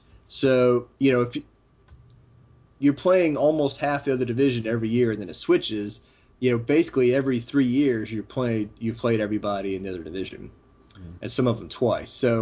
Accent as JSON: {"language": "English", "town": "Atlanta", "region": "Georgia", "country": "United States", "tie": "born or raised there", "said": "I grew up in Atlanta. The Auburn-Georgia rivalry means something to me"}